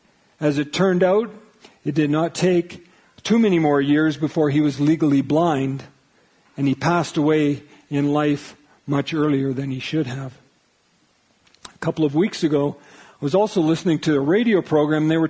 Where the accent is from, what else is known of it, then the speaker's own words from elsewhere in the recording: Sylvan Lake, Alberta, Canada; When I was growing up in Sylvan Lake, there was a guy that was a couple of years older than me